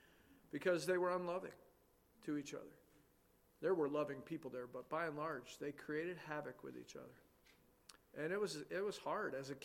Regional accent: West Danby, New York, United States; also born or lived in Lockport; I was born in Lockport, New York. And that's not too far from here. And then my dad's first church was in West Danby, New York, just south of Ithaca. And I grew up as a teenager in that area.

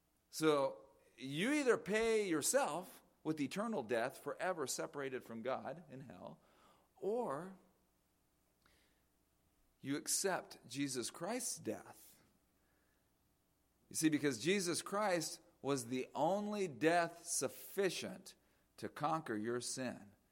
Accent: Phoenix, Arizona, United States; my house that I grew up in Maryvale, a suburb of Phoenix, Arizona, part of Phoenix, Arizona.

